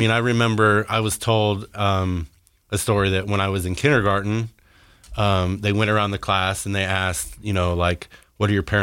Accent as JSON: {"language": "English", "town": "Park City", "region": "Utah", "country": "United States", "tie": "born or raised there", "said": "I was born here in Salt Lake and grew up in Park City."}